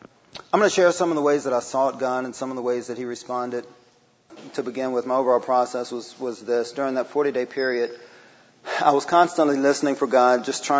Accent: Murfreesboro, Tennessee, United States; I was born and raised in Murfreesboro, lived in Tennessee all my life, 41. 37 of those years have been right in Murfreesboro, Tennessee.

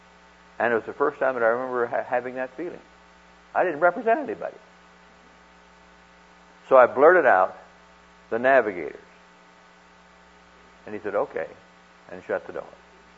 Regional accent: Midwest, United States; And so I reminded him that I was from the Midwest. I knew the language and everything.

